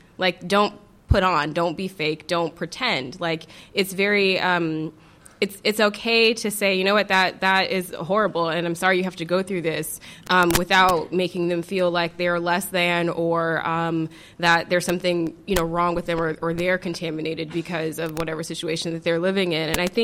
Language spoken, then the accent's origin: English; Flint, Michigan, United States; So I'm from Flint. And I mentioned this in a panel yesterday. And so when people hear that I'm from Flint, usually their faces kind of drop a little bit and their voice gets very saccharine. And I don't even live in the city anymore.